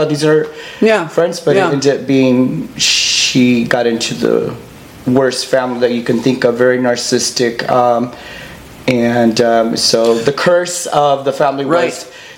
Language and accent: English; Downey, California, United States; LA, raised in Downey.